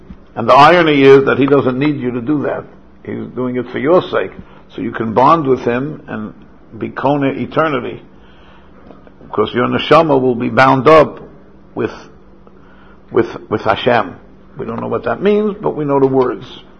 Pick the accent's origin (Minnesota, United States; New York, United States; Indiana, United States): New York, United States; New York City; I grew up on the Lower East Side when it was a communal sukkah for hundreds of families.